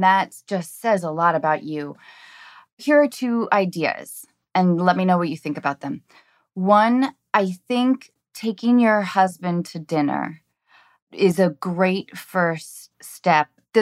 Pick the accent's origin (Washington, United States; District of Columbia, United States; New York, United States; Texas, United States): Washington, United States; Edmonds; I'm from Edmonds. I don't know if you know that.